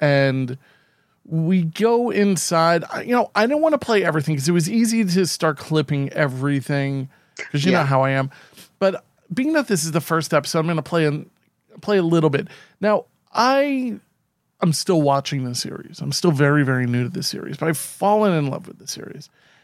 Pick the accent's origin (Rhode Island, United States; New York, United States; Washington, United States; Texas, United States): New York, United States; accent: Long Island; sometimes I hide my Long Island accent fairly well, and sometimes it slips out.